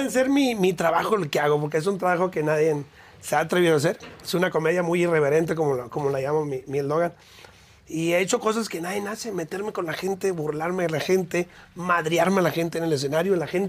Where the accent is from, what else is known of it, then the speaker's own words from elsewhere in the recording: Guadalupe, Nuevo León, Mexico; De Monterrey, Nuevo León. Para ser exacto, un municipio se llama Guadalupe, Nuevo León.